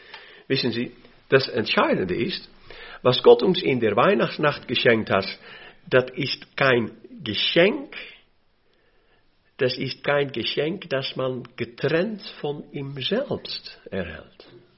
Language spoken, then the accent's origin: German; Netherlands; born there; German is a second language; moved away; Als gebürtiger Niederländer musste ich das lernen.